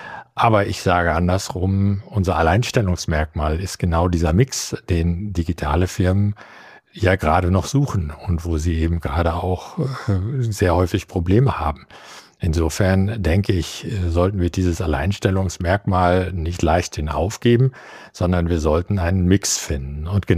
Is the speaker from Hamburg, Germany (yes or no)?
no; North Rhine-Westphalia, Germany; born there; bin ja gebürtiger Westfale